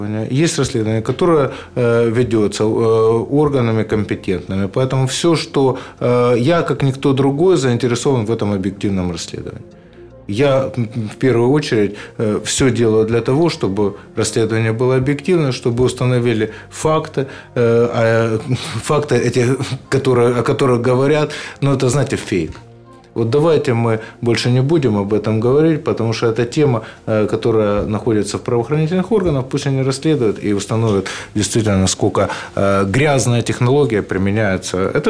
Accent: Kharkiv, Kharkiv Oblast, Ukraine; Я харьковчанин, и я стою на защите интересов харьковчан.

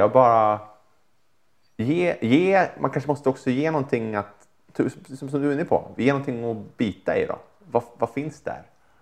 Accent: Sweden; folk talar med mig och öppnar upp om typ ämnen som råkar ha någonting att göra med att jag är från Sverige till exempel.

